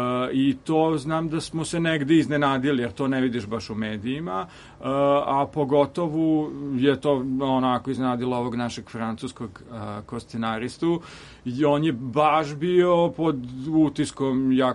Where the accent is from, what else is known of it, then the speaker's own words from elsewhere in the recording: Serbia; mi smo iz Srbije